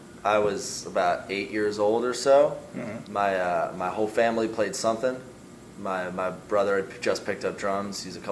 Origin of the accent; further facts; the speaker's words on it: Phoenix, Arizona, United States; Yeah, we're both Ray and I are both from Phoenix.